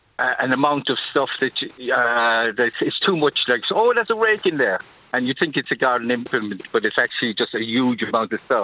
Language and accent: English; Limerick, Munster, Ireland; I'm from Limerick.